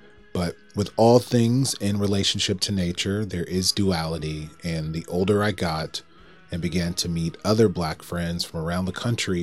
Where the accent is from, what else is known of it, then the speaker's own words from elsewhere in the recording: Atlanta, Georgia, United States; Eugene Cook from my hometown of Atlanta, Georgia